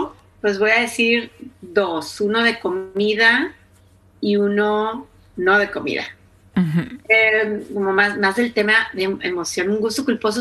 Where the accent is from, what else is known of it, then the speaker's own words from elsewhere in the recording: Mexico; Y algo que en mi tierra, en mi ciudad, se llama trolelote, en México se llama esquite.